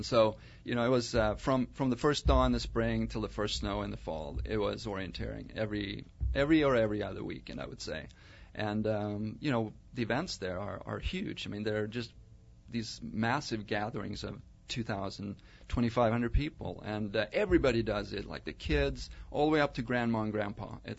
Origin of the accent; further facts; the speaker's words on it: Sweden; I grew up in Sweden, and the sport actually had its birthplace in Sweden.